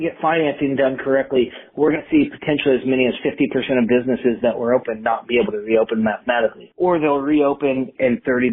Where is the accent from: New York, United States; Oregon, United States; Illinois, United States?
Oregon, United States; Keizer; I grew up in Kaiser, and in Kaiser, the first team that I played on, I was sponsored by Ben's Rentals.